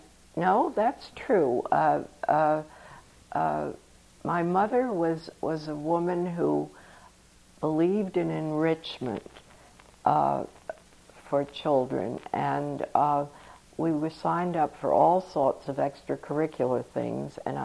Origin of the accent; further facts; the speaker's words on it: New Rochelle, New York, United States; And I was brought up in New Rochelle.